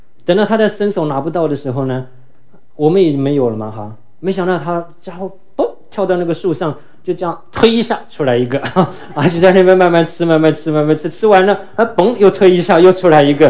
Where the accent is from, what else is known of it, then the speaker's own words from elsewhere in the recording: southern Taiwan, Taiwan; 我想在座有一些从台湾来的，在我这个年纪的背景的人，我讲这个故事你们就很能了解。我记得我们很小的时候，那个时候台湾出了一个洗衣粉